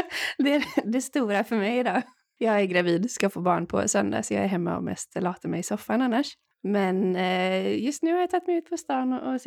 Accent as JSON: {"language": "Swedish", "town": "Lerum", "region": "Västra Götaland County", "country": "Sweden", "said": "Det började i Lerum, vi kom ju båda från Lerum."}